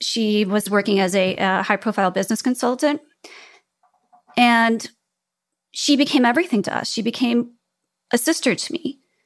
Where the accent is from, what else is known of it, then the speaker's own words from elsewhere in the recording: Chicago, Illinois, United States; moved away; also born or lived in Prague; I'd left where I grew up in Chicago. I went out into the world. I lived in Prague.